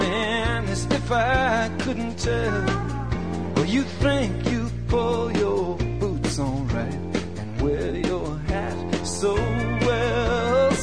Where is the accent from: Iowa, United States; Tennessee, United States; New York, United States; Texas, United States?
Texas, United States; I was born and raised in Texas.